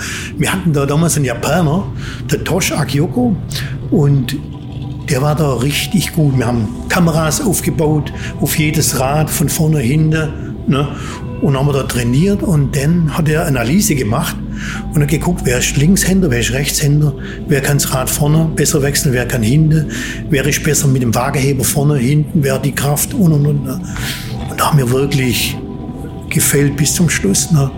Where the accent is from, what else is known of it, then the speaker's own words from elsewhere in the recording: Sulz am Neckar, Baden-Württemberg, Germany; born there; Also gebürtig komme ich aus dem Schwabenland. Aha. Ne? Genauer gesagt aus Sulz am Neckar, Bergfelden. Ein kleines Hellendorf, war damals 1500 Einwohner. Ja, und da komme ich her, da bin ich 1957 geboren.